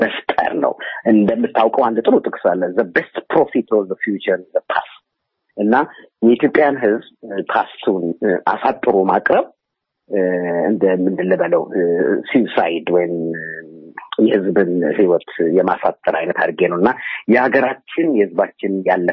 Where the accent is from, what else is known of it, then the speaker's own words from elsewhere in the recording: Addis Ababa, Ethiopia; እኔ በኢትዮጵያ አዲስ አበባ ነው ተወልጄ ያደግኩት። 4 ኪሎ አካባቢ በጥሩ ኢትዮጵያዊነት ነው ያደግኩት። ከቤተ መንግስቱ ጀርባ ማለት ነው